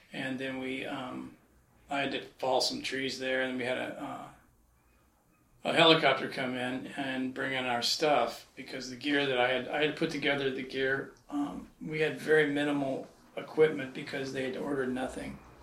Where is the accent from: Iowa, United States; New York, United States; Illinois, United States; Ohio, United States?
Illinois, United States; Chicago